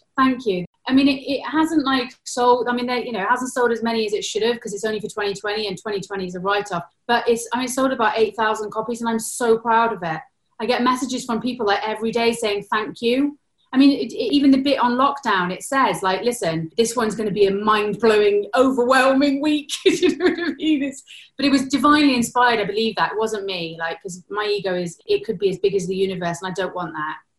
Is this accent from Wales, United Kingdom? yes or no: yes; Wales, United Kingdom; I'm Welsh, I come from a Celtic lineage.